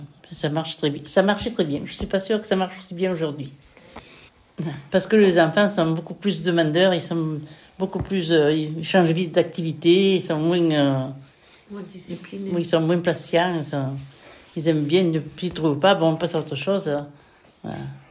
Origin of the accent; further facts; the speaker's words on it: Brampt, Occitanie, France; je suis native de Brampt et je suis née en juin 51